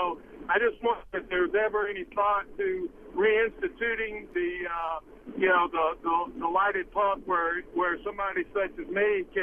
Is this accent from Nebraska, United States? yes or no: no; South Carolina, United States; When I was in college, born and raised in South Carolina, so I'm not a transplanted northerner.